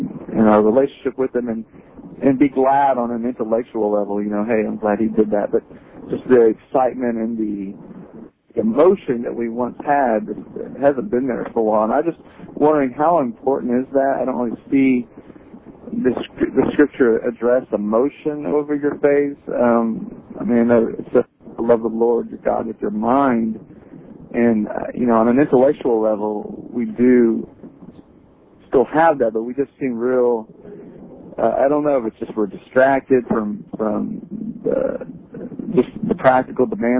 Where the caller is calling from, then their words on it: Round Rock, Texas, United States; in Round Rock.